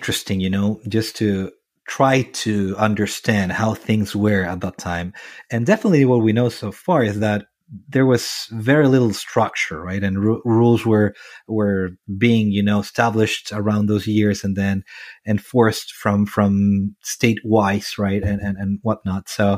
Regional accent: San Fernando, O'Higgins, Chile; English is a second language; also born or lived in Villa Alemana / Colombia; I grew up in San Fernando, which is a very small town in like 2 hours from the capital city. Then I moved 2 hours north the capital city in Villa Alemana

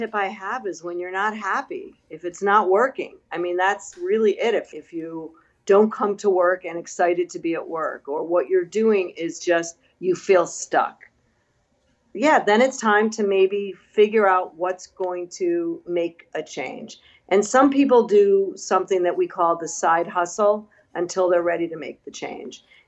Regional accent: Chicago, Illinois, United States; now in New York, United States; growing up in Chicago in the suburbs, I was not a health nut.

